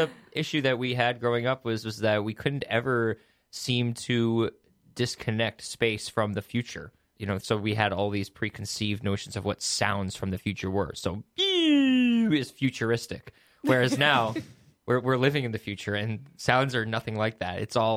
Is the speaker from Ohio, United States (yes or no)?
no; Woodstock, New York, United States; I grew up in Woodstock, New York, in the Hudson Valley